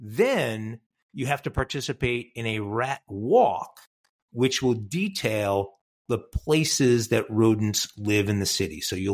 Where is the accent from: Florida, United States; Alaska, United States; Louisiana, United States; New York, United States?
New York, United States; I saw a story, and as a New Yorker, it really caught me, and I just need to share this.